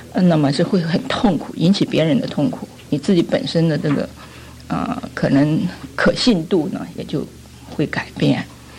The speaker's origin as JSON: {"language": "Chinese", "country": "China", "said": "因为我们中国人从我原来是教书的，有一种家国的抱负"}